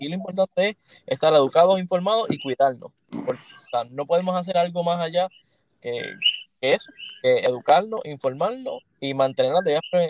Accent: Puerto Rico; lo que nos convenía en ese entonces a todos como puertorriqueños

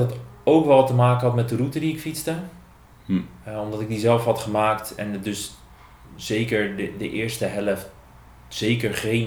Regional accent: England, United Kingdom; accent: English; Dutch is a second language; En dan komen ze er al snel achter, vaak door mijn Engelse accent, dat je niet daar vandaan komt.

